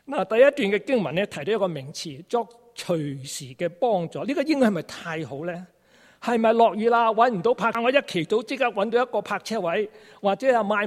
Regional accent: China; 我们中国人经常说嘛，我们是皇帝的子孙嘛

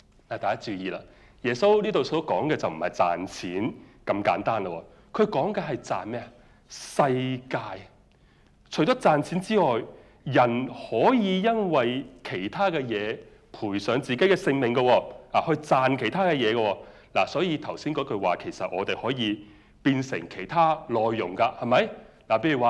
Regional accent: China; 我是在中国大陆里面成长的

